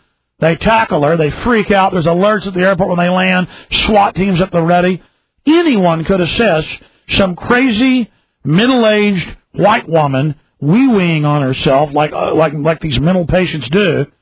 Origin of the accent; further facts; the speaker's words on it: Texas, United States; Not being mean to Southerners or Texans, I'm as Texan as you get.